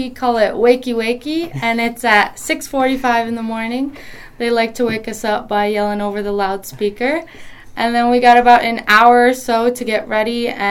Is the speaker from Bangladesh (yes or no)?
no; Mount Prospect, Illinois, United States; We're from Mount Prospect, Illinois. It's just a little bit outside of O'Hare.